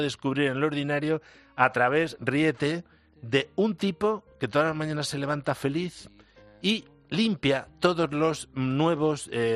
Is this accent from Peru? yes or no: no; Madrid, Community of Madrid, Spain; yo soy de Malasaña